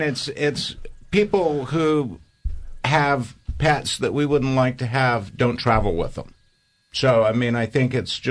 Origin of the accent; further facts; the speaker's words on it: South Carolina, United States; So there's a bit of a New Orleans influence, and I'm from South Carolina.